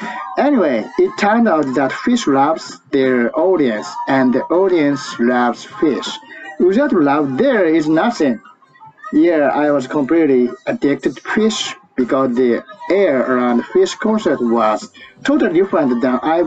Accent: Japan; English is a second language; from Japan.

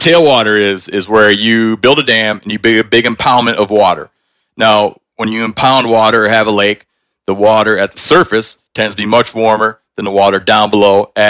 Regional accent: Michigan, United States; You know, like for instance, in where I grew up in Michigan, I can't remember what it is

